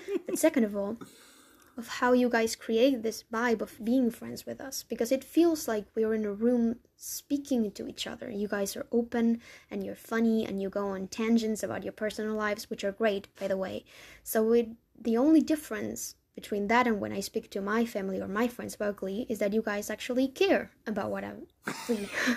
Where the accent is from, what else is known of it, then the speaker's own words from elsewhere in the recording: Argentina; I am from Argentina